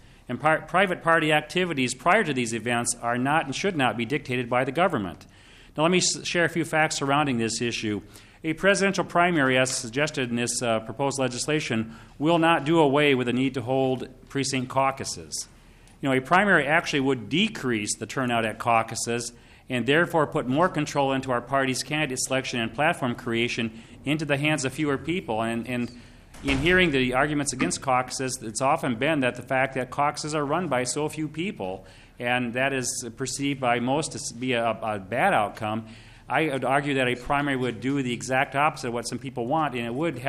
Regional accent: Iowa, United States; when I was 17, I was elected a delegate to the Iowa State Convention, my home state

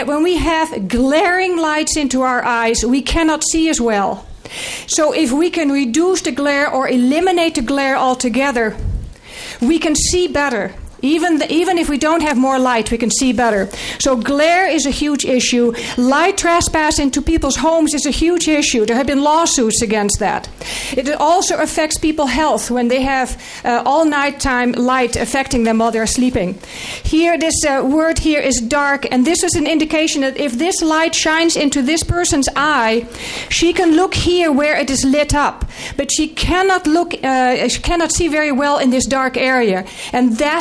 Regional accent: Lake City, Minnesota, United States; from Lake City

